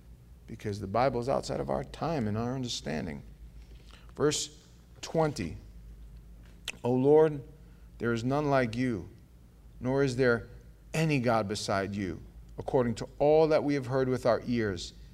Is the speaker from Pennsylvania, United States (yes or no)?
no; New York City, New York, United States; I'm from New York, from the street. I lived the vast majority of my first part of my life as a criminal.